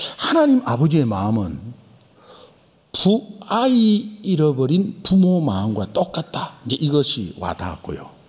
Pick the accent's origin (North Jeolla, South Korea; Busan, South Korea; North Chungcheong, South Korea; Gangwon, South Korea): Busan, South Korea; 저는 부산인데요. 5살 때 수영해수욕장이라는 곳이 있었어요.